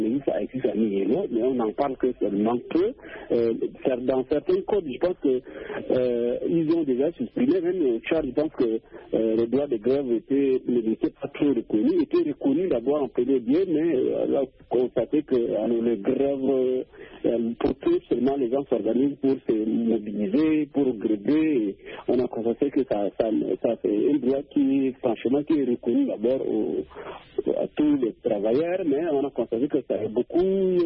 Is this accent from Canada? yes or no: no; Chad; taper parfois chez nous au Tchad, les gens sortent avec des marmites